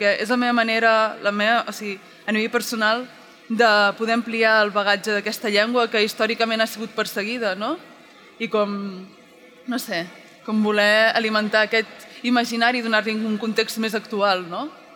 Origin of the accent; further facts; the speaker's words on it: Torelló, Catalonia, Spain; a mesura que he anat creixent, al meu poble, que jo sóc de Torelló, i allà hi ha molta cultura d'underground i molta música en viu